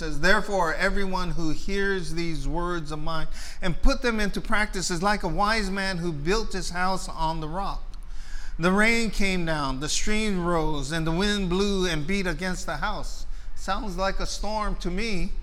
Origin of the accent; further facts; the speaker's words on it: Guam; we grew up in Guam, and we usually have about four or five storms every year. We lived on an island that lived in the alley of typhoons, Typhoon Alley.